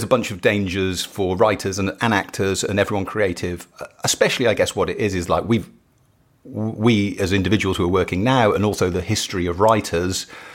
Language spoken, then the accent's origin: English; West Midlands, United Kingdom; I grew up in Shropshire, which isn't near enough Manchester. I grew up a Manchester United supporter.